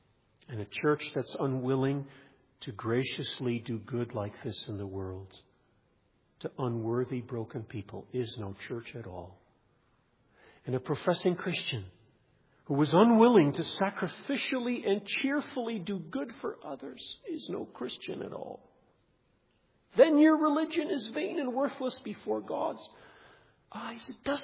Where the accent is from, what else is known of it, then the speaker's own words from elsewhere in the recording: Nigeria; now in North America; I grew up in Nigeria and we had a cashew tree.